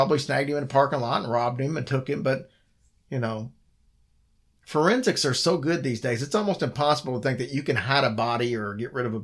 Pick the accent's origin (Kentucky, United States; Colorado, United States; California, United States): Kentucky, United States; And since I'm from Kentucky and a country girl myself, I enjoyed that.